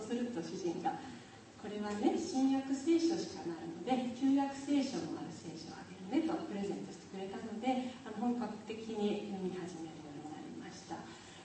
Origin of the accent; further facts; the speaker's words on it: Wakayama, Japan; 私和歌山県の出身なので